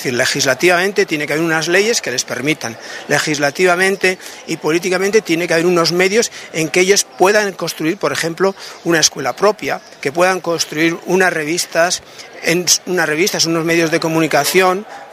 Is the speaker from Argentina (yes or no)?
no; Basque Country, Spain; first language Basque; Spanish is a second language; soy de una comunidad europea que es la del País Vasco. Yo también hablo una lengua muy distinta del castellano, que es mi lengua materna, mi primera lengua, la que me enseñaron en mi familia.